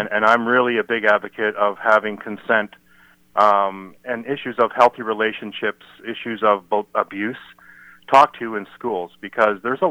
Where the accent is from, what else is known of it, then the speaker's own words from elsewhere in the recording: Canada; it's to me as a Canadian, it's shockingly shameful that this happened in my country.